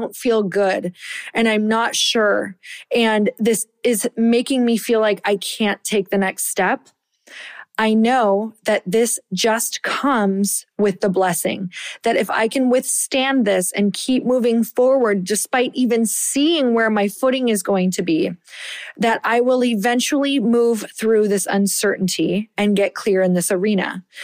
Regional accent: Michigan, United States; I am from Upper Michigan. I am like a badass because I survived those winters.

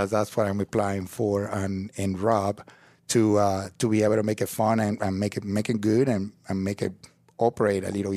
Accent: Venezuela; when that's kind of what I grew up eating in Venezuela.

